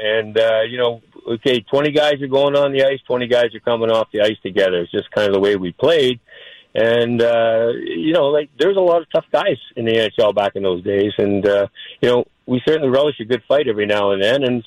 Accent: Canada; because I'm from Canada, so I'm into the lakes, not really into the oceans.

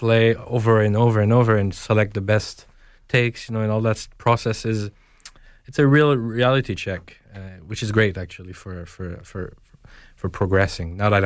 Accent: Joliet, Illinois, United States; Growing up in Joliet was great.

